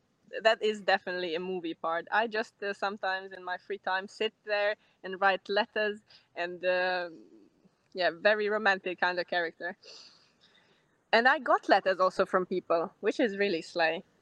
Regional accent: Germany; English is a second language; I'm from Germany, do you speak a couple of words of German, and I start talking to them in German

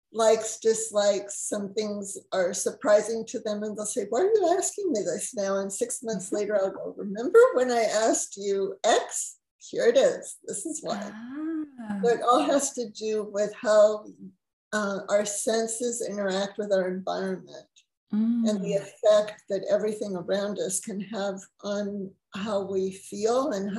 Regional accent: Mexico City, Mexico; now in Dallas, United States; I was born and raised in Mexico City. My mother was American, so I was very fortunate to learn both languages, English and Spanish, at the same time.

